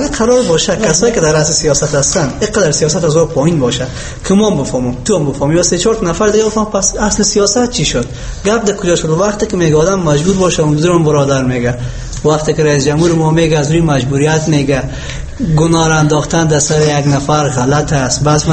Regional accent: Afghanistan; یعنی ما افغان هستیم، مسلمان هستیم

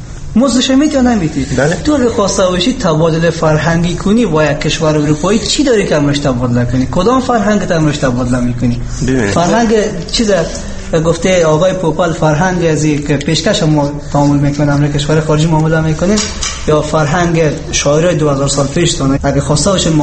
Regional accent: Afghanistan; یعنی ما افغان هستیم، مسلمان هستیم

